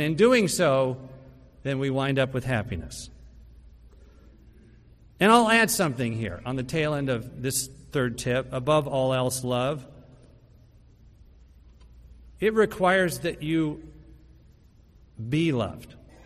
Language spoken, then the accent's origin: English; Texas, United States; born there; So I was born in Texas, so I'm going to offer a Texas-sized truth.